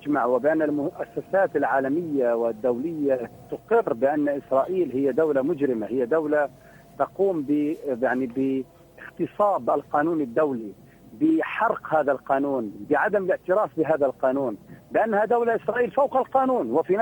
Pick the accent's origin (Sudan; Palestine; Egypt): Palestine; ولكن هل يمكن لنا نحن كفلسطينيين أن نقوم باستغلال هذا القرار؟